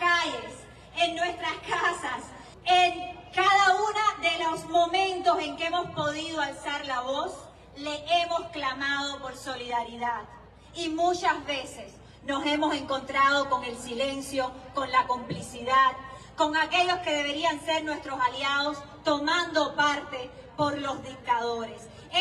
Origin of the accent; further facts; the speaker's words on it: Cuba; los protagonistas del cambio debemos, tenemos y estamos siendo los cubanos